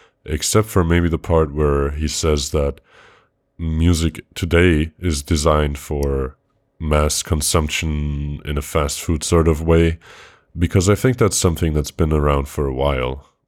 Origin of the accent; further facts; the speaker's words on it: Germany; English is a second language; I'm a German student at the HHU Düsseldorf.